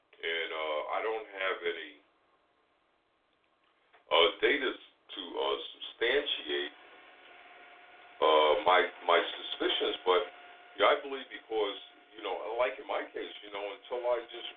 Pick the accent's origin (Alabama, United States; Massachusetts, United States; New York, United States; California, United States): New York, United States; Wyandanch; we attended a church in Amityville, and I grew up in Wyandanche.